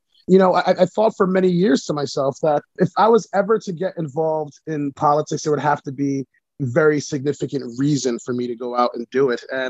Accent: Paterson, New Jersey, United States; I'm from Paterson, New Jersey. It's the third largest city in the state of New Jersey.

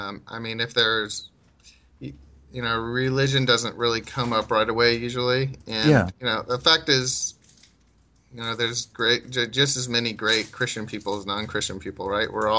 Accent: Medford, Oregon, United States; No, I grew up in Southern Oregon in a little town of like 110,000 called Medford, Oregon.

